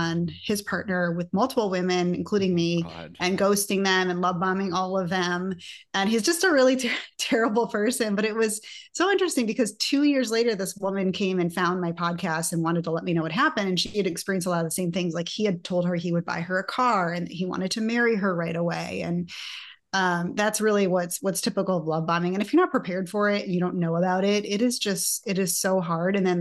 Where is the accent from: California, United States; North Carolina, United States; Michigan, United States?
Michigan, United States; also born or lived in China; now in Chicago, United States; I originally grew up in Michigan. After Michigan, I lived in China for 2 years. And then I've been in the Chicago area since 2005.